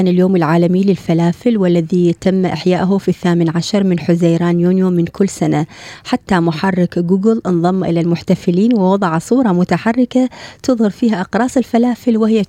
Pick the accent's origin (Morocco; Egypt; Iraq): Iraq; احنا عندنا بالعراق